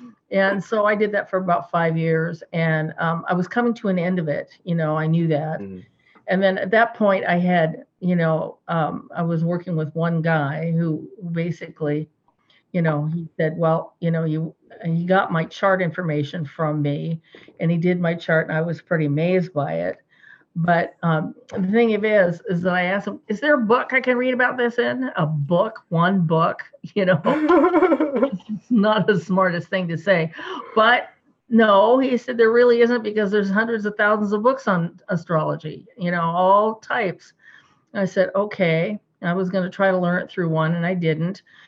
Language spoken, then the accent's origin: English; Seattle, Washington, United States; I am too, being a Pisces, born and raised in Seattle. It's a perfect place for somebody who's a seagoing person to live and to have their life. So I would never move from here.